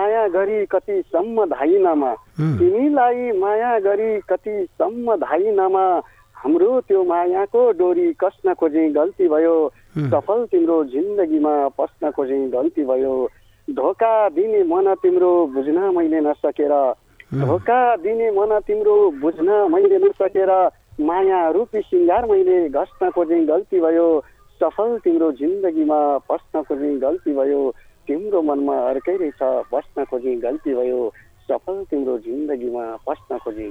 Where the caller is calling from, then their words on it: Simta, Karnali Province, Nepal; म सिम्ता गाउँपालिका वडा नम्बर 6 राकमदेखि